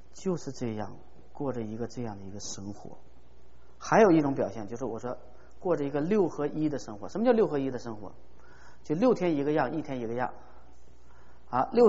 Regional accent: China; 但是你知道我是中国人，我们嘴巴很好哈，比较客气哈

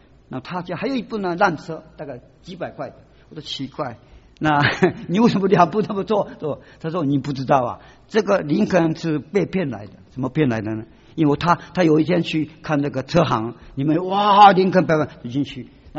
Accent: China; 我们中国人不是没有签字比较那么没重要

